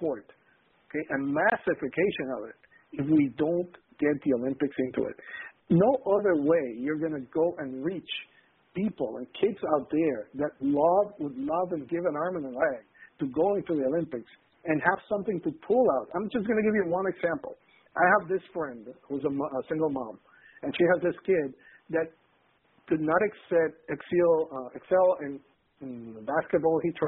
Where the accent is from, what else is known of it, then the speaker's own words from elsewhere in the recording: Puerto Rico; I am from Puerto Rico